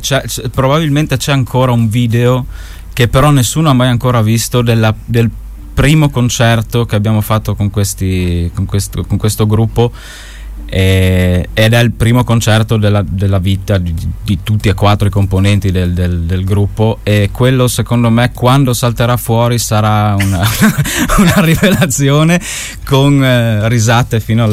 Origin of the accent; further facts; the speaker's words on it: Sutrio, Friuli-Venezia Giulia, Italy; Io vengo da Sutrio, quindi qui sopra, ho 29 anni, ormai vado per i 30 anch'io.